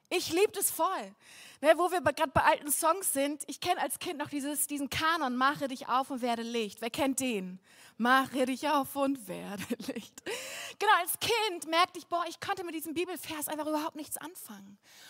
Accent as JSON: {"language": "German", "town": "Flensburg", "region": "Schleswig-Holstein", "country": "Germany", "moved": "as an adult", "said": "Ich komme ursprünglich aus Flensburg und das werde ich nachher kurz erzählen. Ich wollte nie wieder nach Flensburg, nachdem ich Abi gemacht habe und ein paar Jahre im Ausland war."}